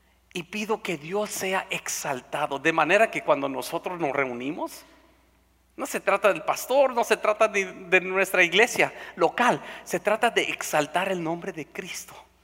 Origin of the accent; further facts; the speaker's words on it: California, United States; now in Minnesota, United States; Yo vengo del sur de California, ya vivo en Minnesota.